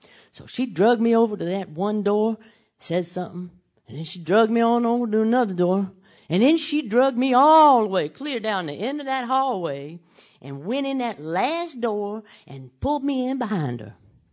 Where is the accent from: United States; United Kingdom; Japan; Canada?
United States; Memphis, Tennessee; And I opened my mouth, and I said, "Hi, y'all … I'm from Memphis, Tennessee."